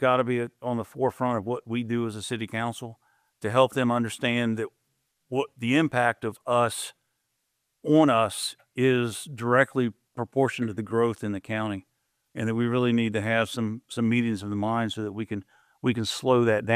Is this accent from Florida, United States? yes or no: yes; Jacksonville, Florida, United States; I grew up in Jacksonville, Florida.